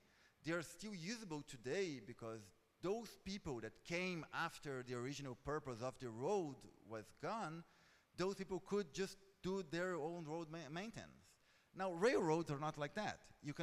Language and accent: English; Brazil; English is a second language; I come from Brazil, and in Brazil there's literally nothing that's more than 500 years old